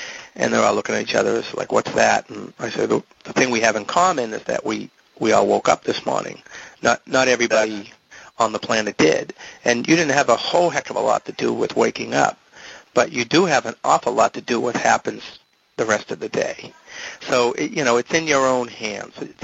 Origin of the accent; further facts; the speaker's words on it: Andover, Massachusetts, United States; And then I have a walk up here in my hometown area in Andover, Hike the Hope for the Lazarus House.